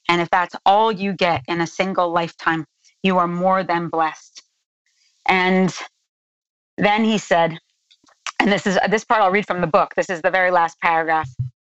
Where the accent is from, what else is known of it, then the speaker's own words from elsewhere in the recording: New Jersey, United States; And I come from Northern New Jersey, to a real no-nonsense kind of family.